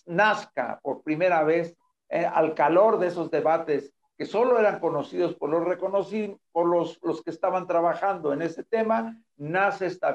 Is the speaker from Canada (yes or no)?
no; Mexico; no es el caso de Teresa y mío, que somos mexicanos